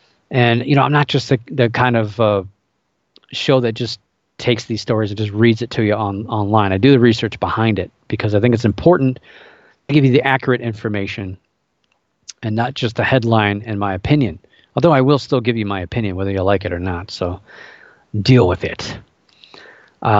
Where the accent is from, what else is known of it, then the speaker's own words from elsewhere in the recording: Ohio, United States; So I've seen some of these shipwrecks here in my home state of Ohio.